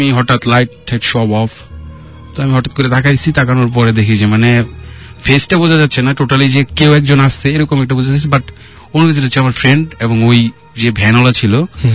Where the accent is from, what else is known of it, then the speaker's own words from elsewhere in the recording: Mymensingh, Mymensingh Division, Bangladesh; also born or lived in Tangail; আমার বাড়ি ময়মনসিং হওয়ার পরে আমি টাঙ্গাইল থাকতাম